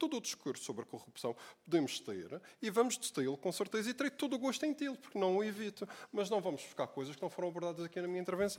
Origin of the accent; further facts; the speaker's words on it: Madeira, Portugal; e falo também como madeirense